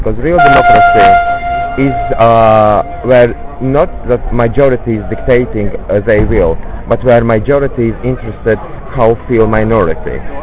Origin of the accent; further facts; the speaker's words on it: Latvia; English is a second language; now in London, United Kingdom; I am a member of Mosaic, and originally I am from Latvia, but now I am living in the UK, in London, and I am my community in London, it is Beit Klal Israel, liberal Jewish community, synagogue